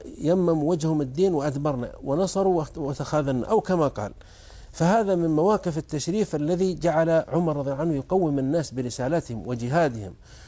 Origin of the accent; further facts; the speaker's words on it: Saudi Arabia; مثل عندنا في السعودية كانت القبائل تتقاتل